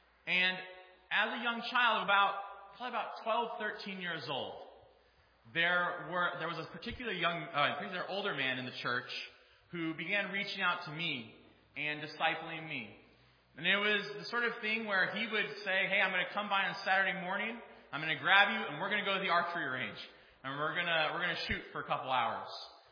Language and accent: English; Ohio, United States; I grew up in Northeast Ohio, and I'm the son of a Reformed Baptist minister.